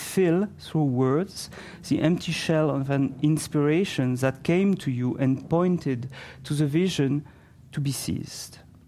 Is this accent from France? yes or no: yes; France; accent: French; English is a second language; I will try my best not to speak like Jacques Pépin and … avoid to impose my French accent.